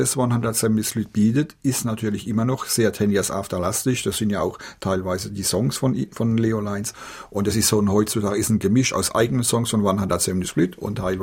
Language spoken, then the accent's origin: German; Edenkoben, Rhineland-Palatinate, Germany; born there; In der Pfalz, genau.